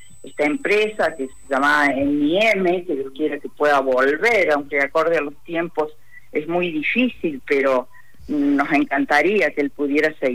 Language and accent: Spanish; Las Arrias, Córdoba, Argentina; born there; Yo nací en Las Arrias, departamento de Tulumba, sí. Y tengo, bueno, una casa acá en una casita, un rancho, aquí en Tulumba.